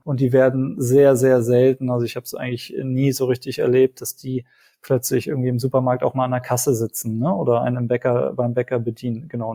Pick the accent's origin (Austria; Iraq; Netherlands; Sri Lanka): Sri Lanka; now in Germany; ich bin ja selber in Sri Lanka zur Schule gegangen